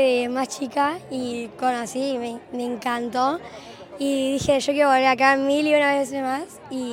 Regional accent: Córdoba, Argentina; De Córdoba capital, increíble

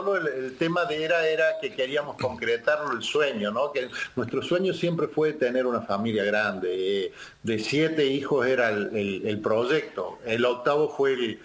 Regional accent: Córdoba, Argentina; also born or lived in Neuquén / La Pampa; yo soy oriundo de Córdoba, yo nací en Córdoba, parte de mi familia todavía vive en Neuquén. Mis padres migraron de Córdoba a Neuquén en el año 82 aproximadamente

